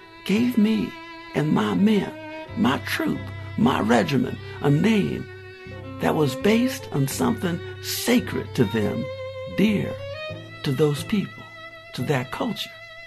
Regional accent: Spartanburg, South Carolina, United States; growing up in South Carolina, growing up in Spartanburg, I got a lot of names that were called me.

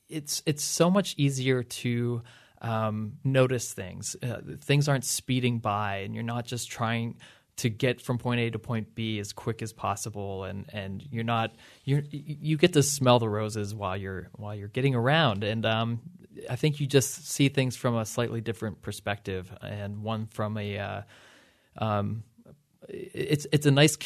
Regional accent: Chippewa, United States; So I'm from Chippewa, which is, this is actually a good segue from your last segment. It's an exurb with no sidewalks, no shoulders whatsoever, no bike lanes.

